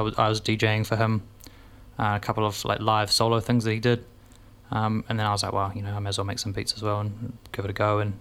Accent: Auckland, New Zealand; we're from the middle of the city.

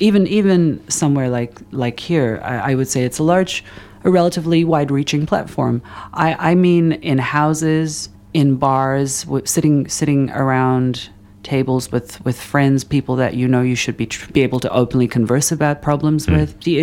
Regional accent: New Zealand; I'm from Aotearoa, New Zealand, just like you."

